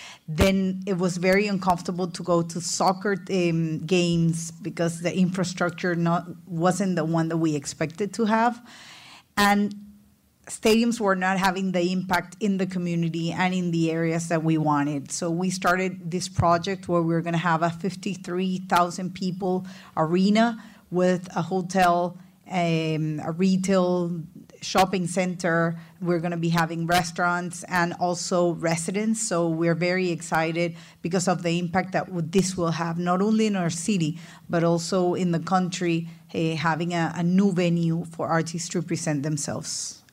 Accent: Barranquilla, Atlántico, Colombia; I come from Barranquilla, Colombia. Barranquilla is known for having the fourth largest carnival in the world.

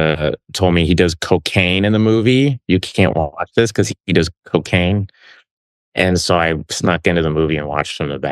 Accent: Tulsa, Oklahoma, United States; I mean, I grew up in Tulsa, Oklahoma, and there was a movie theater called Annex 7.

